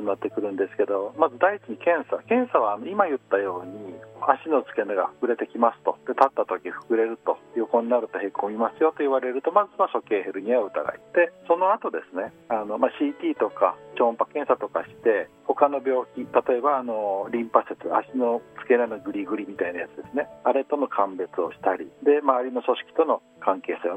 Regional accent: Itsukaichi, Hiroshima, Japan; 僕出身は五日市です。

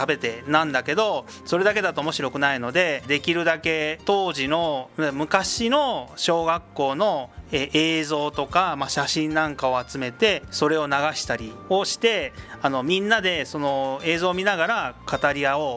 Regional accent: Asahara, Okayama, Japan; 私は子供の頃朝原で育ちました。

